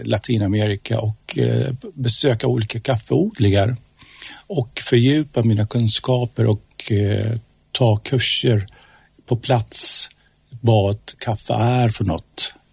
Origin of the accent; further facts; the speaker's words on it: Iran; Swedish is a second language; now in Sunne, Sweden; jag är uppvuxen en storstad i Iran och alltid drömt om att bo ute på landet. Och när jag hamnade här i Sunne